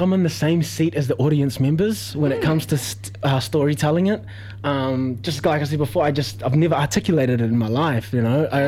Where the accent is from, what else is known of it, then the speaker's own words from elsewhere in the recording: New Zealand; I always saw myself as a Kiwi until all this race question started to come up for me.